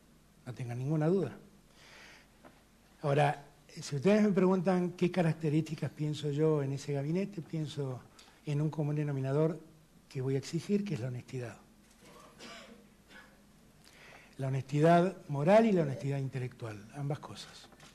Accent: Buenos Aires, Argentina; yo soy muy porteño.

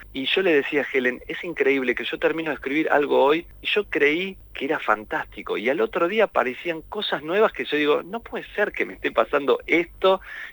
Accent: Lanús, Buenos Aires Province, Argentina; los ingleses ya me conocen que yo soy de Lanús

